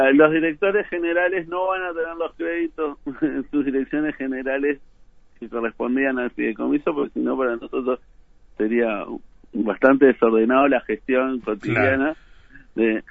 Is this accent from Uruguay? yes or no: yes; Las Piedras, Canelones, Uruguay; Yo soy de Las Piedras, y en Las Piedras ya está funcionando un ómnibus eléctrico